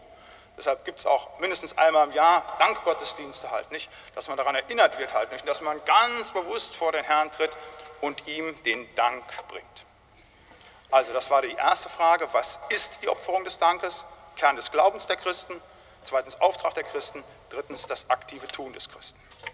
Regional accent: North Rhine-Westphalia, Germany; Da, wo ich herkomme aus dem Siegerland, wenn wir Gebetsgemeinschaften hatten, war das grundsätzlich so, dass die Gebetsgemeinschaften von den Brüdern eingeteilt war.

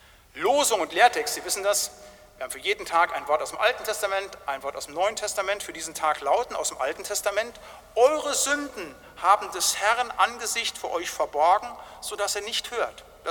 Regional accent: North Rhine-Westphalia, Germany; aus dem ländlichen Bereich, im Westfälischen. Und da, wo ich herkomme, in den 70er, 80er Jahren, hatten wir große Probleme mit Tollwut.

